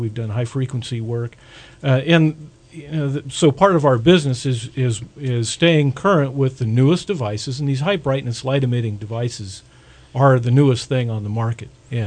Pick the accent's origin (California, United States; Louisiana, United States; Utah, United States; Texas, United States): California, United States; Redding; I grew up here in Reading. I went to Nova High School. I went to Shasta High School.